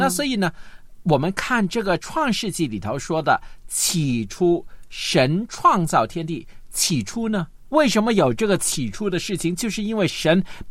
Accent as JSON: {"language": "Chinese", "region": "Guangdong", "country": "China", "said": "我们广东人经常说斗长命"}